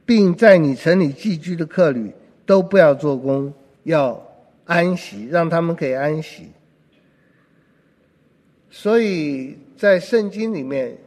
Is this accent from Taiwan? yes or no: no; China; 我们中国人做生意赚钱也是这不要命的，非常勤快，非常勤劳。